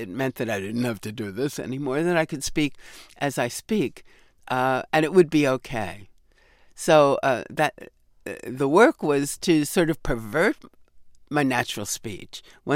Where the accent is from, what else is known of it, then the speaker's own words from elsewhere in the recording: New York, United States; accent: New York; But at that point, I'd pretty well lost most of my New York accent. It still creeps up from time to time.